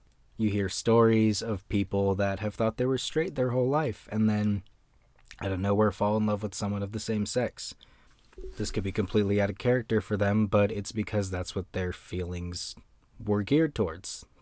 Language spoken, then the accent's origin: English; the South, United States; I grew up in a very fundamentalist church. I grew up in the Bible Belt in America.